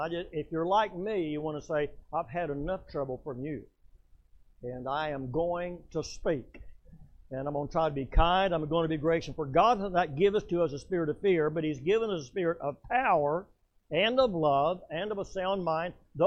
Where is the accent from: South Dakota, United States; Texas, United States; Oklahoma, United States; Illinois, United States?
Oklahoma, United States; I'm from Oklahoma. I don't like Oklahoma. I never have liked Oklahoma. I never will like Oklahoma.